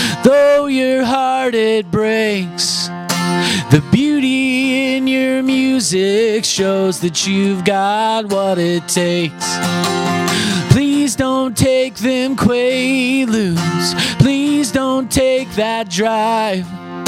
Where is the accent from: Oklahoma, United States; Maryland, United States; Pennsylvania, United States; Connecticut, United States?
Oklahoma, United States; Skiatook; No, I grew up in Oklahoma, in the Tulsa area. I grew up in a small town called Skytook. It's like, I don't know, like 15,000 people or something like that.